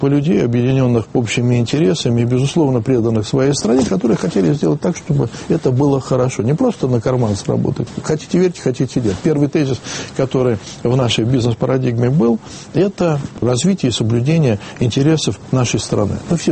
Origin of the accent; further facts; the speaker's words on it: Saint Petersburg, Russia; То, что мы были из Ленинграда